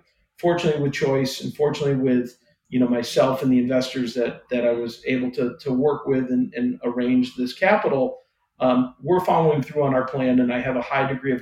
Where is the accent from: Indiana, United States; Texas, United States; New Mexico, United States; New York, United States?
New York, United States; you know, my home state of New York and what's going on there.